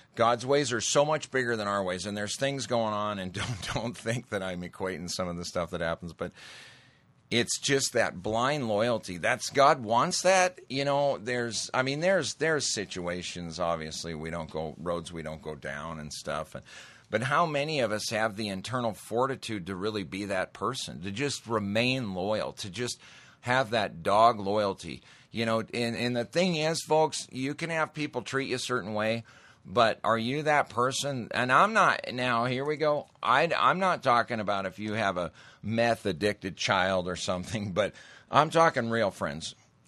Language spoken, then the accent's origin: English; Montana, United States; It's super Hollywoodized and blown out of proportion, for sure, big time, but I grew up in Montana.